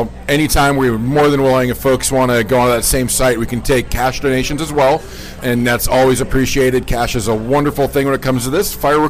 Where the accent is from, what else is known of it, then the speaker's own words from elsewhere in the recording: Gig Harbor, Washington, United States; I grew up out in Gig Harbor and come from a Croatian fishing family.